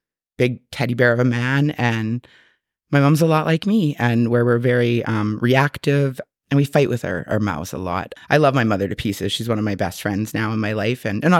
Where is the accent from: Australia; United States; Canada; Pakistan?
Canada; Thunder Bay, Ontario; I am 42. I will be 43 this July 10th. I was born here in Thunder Bay, Ontario in 1981 at McKellar Hospital.